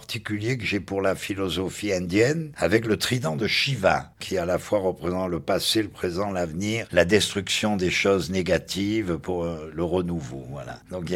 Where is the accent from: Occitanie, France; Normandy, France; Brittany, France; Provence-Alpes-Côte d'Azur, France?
Provence-Alpes-Côte d'Azur, France; Marseille; born or raised there